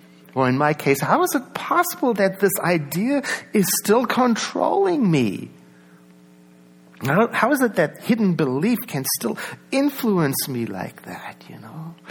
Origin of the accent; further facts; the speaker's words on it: South Africa; I grew up in South Africa where a South African accent wasn't considered a good thing.